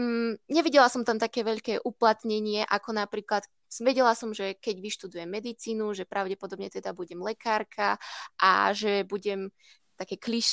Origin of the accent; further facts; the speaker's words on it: Slatinské Lazy, Banská Bystrica Region, Slovakia; som zo Slatinských Lazov, čo neviem, či niekto pozná. Je to taká menšia dedina na strednom Slovensku, blízko Zvolena a Banskej Bystrice.